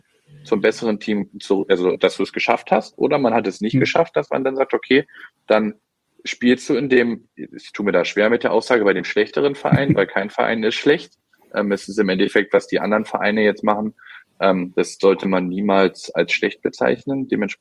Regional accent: Potsdam, Brandenburg, Germany; Ich als Potsdamer

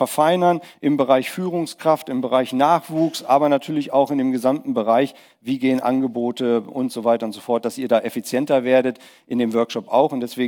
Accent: North Rhine-Westphalia, Germany; Wir kommen aus Nordrhein-Westfalen, wir sind in Bayern.

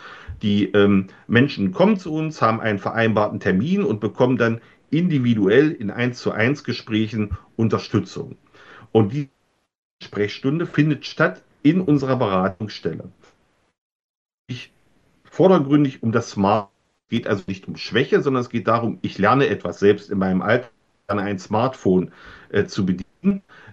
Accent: Wernigerode, Saxony-Anhalt, Germany; den Bürgern meiner Heimatstadt Wernigerode zu zeigen

